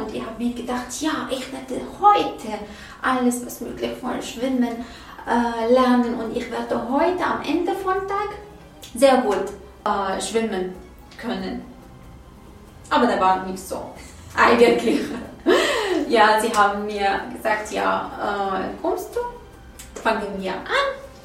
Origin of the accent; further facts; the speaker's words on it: Iraq; German is a second language; Ich bin nur, ich bin aus dem Irak.